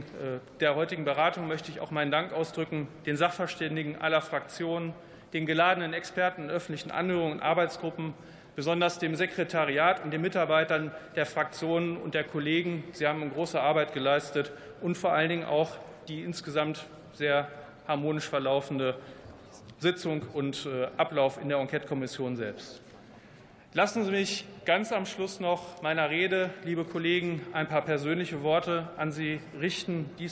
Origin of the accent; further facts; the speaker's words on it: North Rhine-Westphalia, Germany; Ich danke meinem Team in Berlin und in meiner Heimat in Lippe